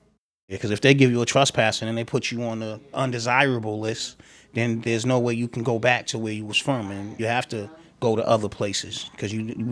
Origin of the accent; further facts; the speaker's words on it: Boston, Massachusetts, United States; I was born and raised in Columbia Point. 1978, I was born out there.